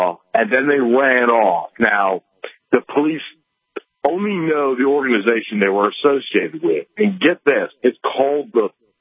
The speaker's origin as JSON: {"language": "English", "country": "Japan", "tie": "born or raised there", "said": "No, because I grew up in Japan."}